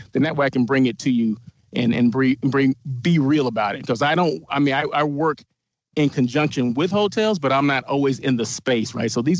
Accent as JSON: {"language": "English", "town": "Blythe", "region": "California", "country": "United States", "tie": "born or raised there", "said": "I am from Blythe, California, born and raised 18 years, right? So people think, oh, this dude's from L. He's L.A. No, I'm Blythe. I'm straight from Blythe, straight from the country, okay? Desert country, same thing."}